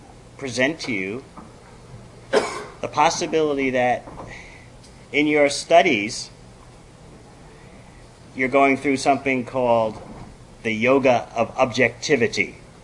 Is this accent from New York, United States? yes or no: yes; New York City, New York, United States; now in Australia; I'm a New Yorker by birth, but I've been overseas on every continent of the world for the past 35 years. So, although I am from New York City, I've been gone for so long. Currently, I'm based in Australia, New Zealand.